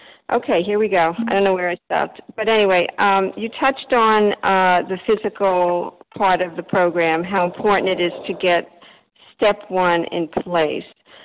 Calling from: Delray Beach, Florida, United States; I'm calling from Delray Beach, Florida.

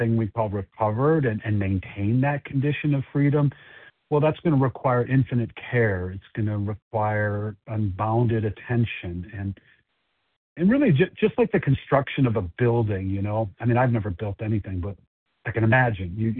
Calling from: Chicago, Illinois, United States; I'll be the host for the presentation this morning. I'm calling from Chicago, Illinois.

